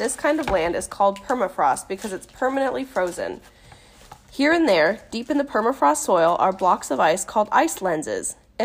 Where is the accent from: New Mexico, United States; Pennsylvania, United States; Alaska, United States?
Alaska, United States; and we are actually from Alaska. I don't know if I've ever mentioned that before. And we are from the interior of Alaska, and right now it's actually pretty chilly.